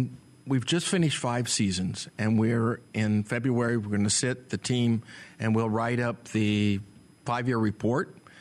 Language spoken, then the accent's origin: English; Oklahoma, United States; Grew up in Oklahoma. I did my undergraduate and graduate in Tulsa at Oral Roberts University